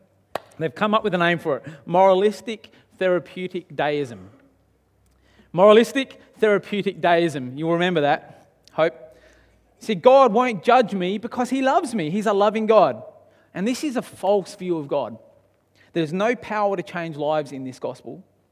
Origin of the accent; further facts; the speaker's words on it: Australia; I'm pretty good, even though I'm Australian, go for the Wallabies.